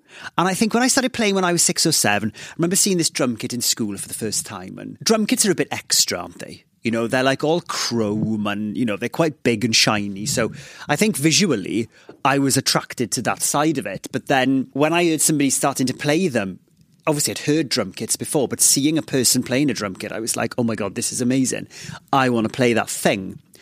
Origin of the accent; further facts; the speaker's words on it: Ammanford, Wales, United Kingdom; I grew up in Ammanford, this place in southwest Wales, which is like an ex-mining town.